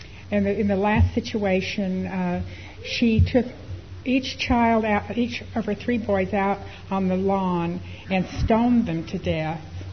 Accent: Dallas, Texas, United States; I'm from Dallas, and we've had some awful examples of women sacrificing their children.

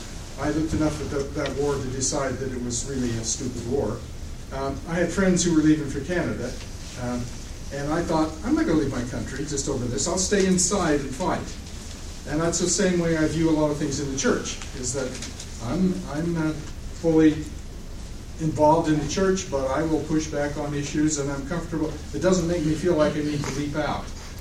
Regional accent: Albuquerque, New Mexico, United States; from Albuquerque, New Mexico.

